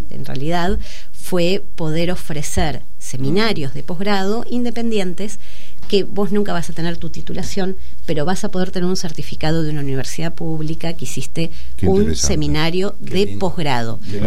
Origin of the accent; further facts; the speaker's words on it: Castelar, Buenos Aires Province, Argentina; yo soy de Castelar, yo soy del oeste, y estudié en una gran escuela secundaria que era la Escuela Nacional Normal Superior Manuel Dorrego de Morón.